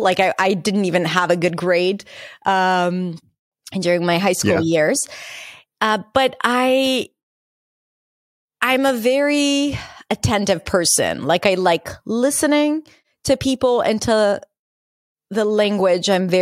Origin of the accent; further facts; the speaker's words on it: Israel; I got Middle Eastern, which is, you know, like my roots are from there. Actually, I'm born and raised in Israel, but my mom is from Libya. My dad was born in Iraq. Like my roots are Middle Eastern.